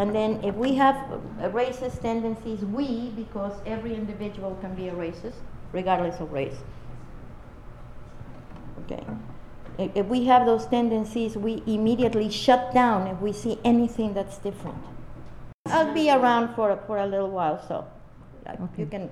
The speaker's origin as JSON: {"language": "English", "country": "Peru", "tie": "born or raised there", "also_born_or_lived": "Brazil / France / Morocco", "second_language": "English", "lives_now": "Beloit, United States", "said": "I was raised in Peru, born in Brazil, raised in Peru, went to France, went to Morocco. And then when I got married, I came to the United States to Beloit, Wisconsin."}